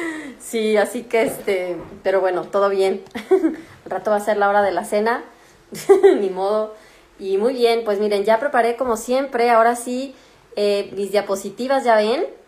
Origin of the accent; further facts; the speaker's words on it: Mexico; now in Germany; yo soy de México